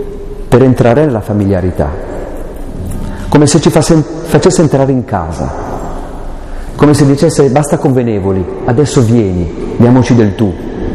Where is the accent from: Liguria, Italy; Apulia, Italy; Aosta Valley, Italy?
Aosta Valley, Italy; io sono contento in quanto valdostano